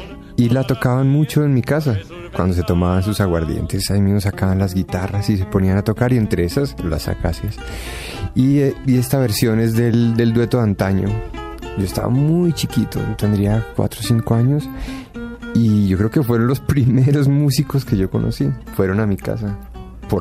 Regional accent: Bogotá, Colombia; Yo soy bogotano.

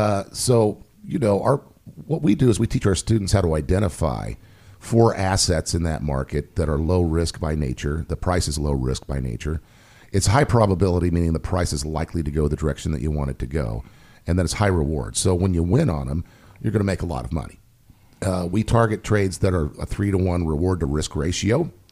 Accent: Kansas, United States; I'm a conservative guy, I'm from Kansas, a small town in Kansas

